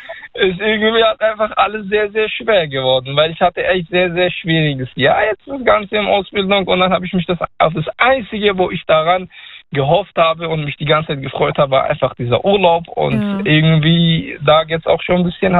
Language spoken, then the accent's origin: German; Stuttgart, Baden-Württemberg, Germany; ich komme ja aus Stuttgart.